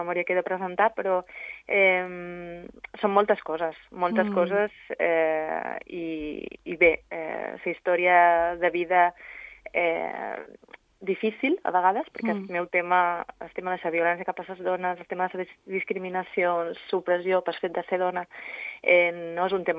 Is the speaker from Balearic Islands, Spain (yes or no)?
yes; Balearic Islands, Spain; jo com a eivissenca que sóc, no sóc formenterera